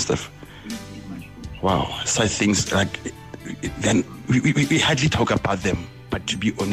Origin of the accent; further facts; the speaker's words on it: Soshanguve, Gauteng, South Africa; from Soshanguve.